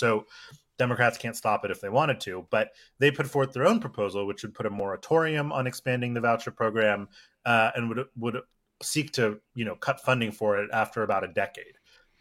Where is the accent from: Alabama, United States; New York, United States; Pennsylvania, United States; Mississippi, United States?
Pennsylvania, United States; Philadelphia; Where I grew up in Philadelphia, or right outside, there's huge issues with school infrastructure.